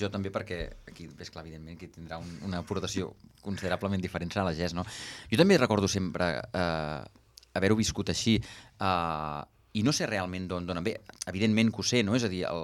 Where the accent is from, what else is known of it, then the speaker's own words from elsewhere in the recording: Sabadell, Catalonia, Spain; jo sóc de Sabadell, que tampoc no és una ciutat que sigui majoritàriament catalanoparlant, per dir-ho d'alguna manera, i fa 40 anys, quan vaig néixer